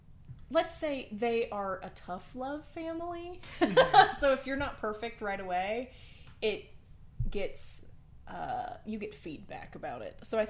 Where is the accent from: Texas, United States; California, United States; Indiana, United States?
California, United States; Sorry, I'm from California originally, and so I have a deep-seated, like...